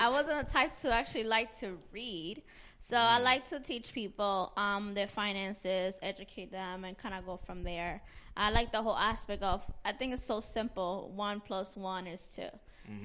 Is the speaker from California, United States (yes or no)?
no; Jersey City, New Jersey, United States; I'm from New Jersey, Jersey City.